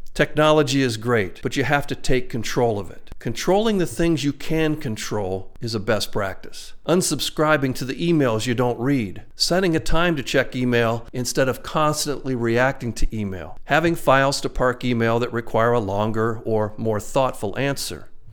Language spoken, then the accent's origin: English; Newark, Ohio, United States; moved away as an adult; now in Madison, United States; I had just moved to Madison, Wisconsin from my hometown of Newark, Ohio.